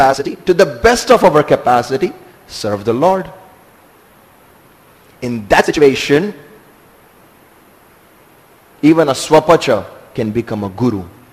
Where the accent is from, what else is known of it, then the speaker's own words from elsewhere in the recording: Mumbai, Maharashtra, India; born there; I was born in Mumbai.